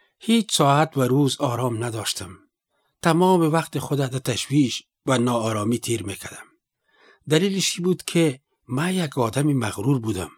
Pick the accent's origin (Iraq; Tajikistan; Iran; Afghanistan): Afghanistan; now in Delhi, India; من از افغانستان هستم. مدت چند سال است که در هندوستان در شهر دیلی باعث مهاجر زندگی میکنم.